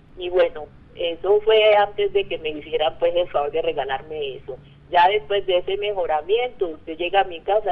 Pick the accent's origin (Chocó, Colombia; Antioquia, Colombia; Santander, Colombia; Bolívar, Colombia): Chocó, Colombia; Nuquí; born there; Nací en Nuquí, departamento del Chocó, el 23 de agosto de 1982.